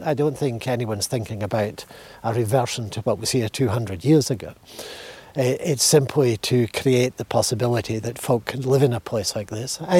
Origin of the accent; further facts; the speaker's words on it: Scotland, United Kingdom; Now, I grew up in the West Highlands and in the north part of Argyll.